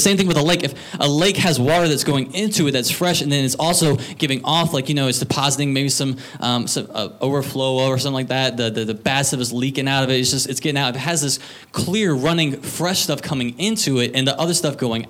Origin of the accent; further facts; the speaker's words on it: Mississippi, United States; I grew up in Mississippi with like the belt buckle of the Bible belt or just off to the right of the belt buckle.